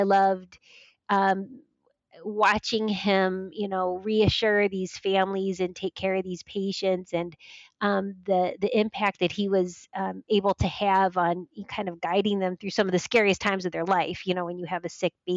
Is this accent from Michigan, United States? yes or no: no; Akron, Ohio, United States; So I was born and raised in Akron. I'm from this community. Our family first came here back in the 70s.